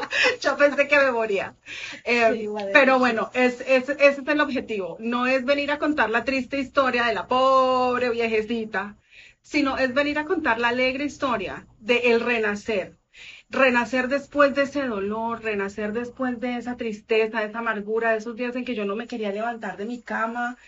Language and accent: Spanish; Colombia; moved away as an adult; también soy colombiana, llevo 20 años en este país.